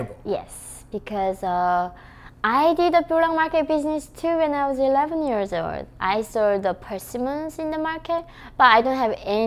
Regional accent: North Korea; born there; English is a second language; I was born in North Korea. I have nothing done wrong in the world. My crime was just being born in North Korea.

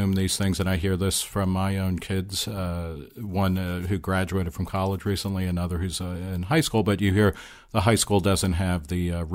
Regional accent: New Jersey, United States; when I grew up in New Jersey, and I actually went to Catholic school.

